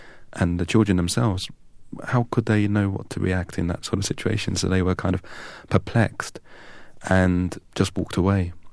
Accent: England, United Kingdom; "Aš esu iš Anglijos, I'm from England."

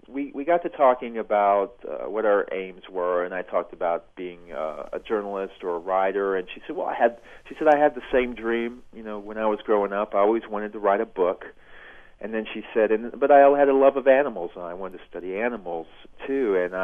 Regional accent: North Carolina, United States; I told her I was from North Carolina.

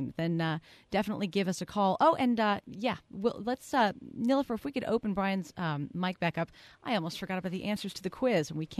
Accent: Ireland; I'm Irish.

